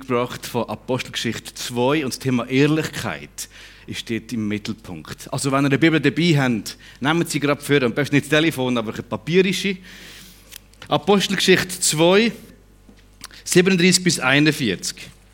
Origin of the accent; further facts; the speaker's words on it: Murten, Fribourg, Switzerland; ich bin im Welschland aufgewachsen, ich bin in der FEG in Murten aufgewachsen dort